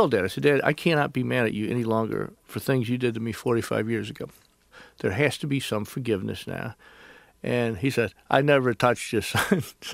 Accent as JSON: {"language": "English", "region": "the South", "country": "United States", "said": "They made us wear these white hats because I'm a Southerner."}